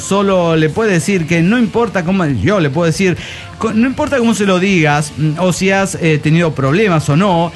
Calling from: Guadalajara, Jalisco, Mexico; En el mismo escritorio desordenado en Guadalajara, Jalisco, México.

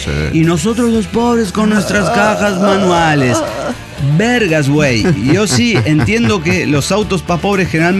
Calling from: Puebla, Mexico; de Puebla.

